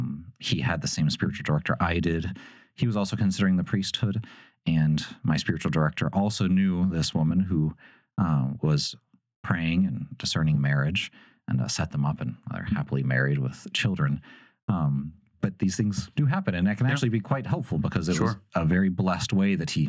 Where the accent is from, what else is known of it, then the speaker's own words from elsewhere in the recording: Texas, United States; I'm from Texas.